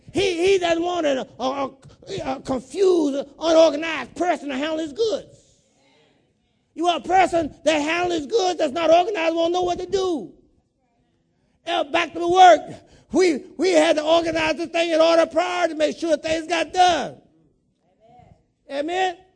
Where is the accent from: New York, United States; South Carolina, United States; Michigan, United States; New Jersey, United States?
South Carolina, United States; you remember when you were a young child growing up in South Carolina? I said, yes, Lord.